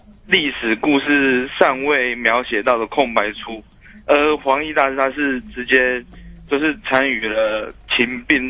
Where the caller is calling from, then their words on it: Tainan, Taiwan; 不得不扣的台南